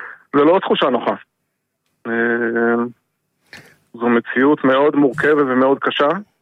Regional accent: Snir, Northern District, Israel; אני בן קיבוץ ניר במקור, מחבר סניר עד היום. נשוי לאפרת ואב לארבעה ילדים מגיל 8 עד 17.

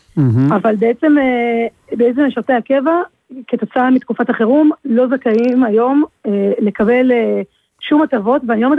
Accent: Jerusalem, Jerusalem District, Israel; אנחנו מירושלים.

